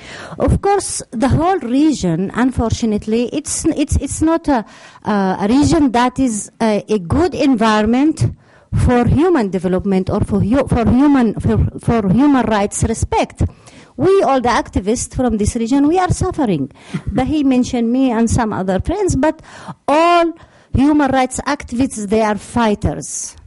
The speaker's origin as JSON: {"language": "English", "country": "Yemen", "said": "I'm from a country that is beneath Saudi Arabia. I don't tend to say that I'm from Yemen."}